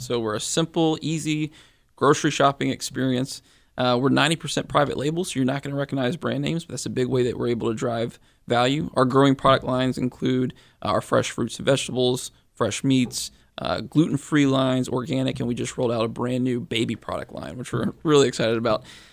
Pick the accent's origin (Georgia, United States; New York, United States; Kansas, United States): Georgia, United States; now in Central Virginia, United States; So I am from South Georgia. I went to the University of Georgia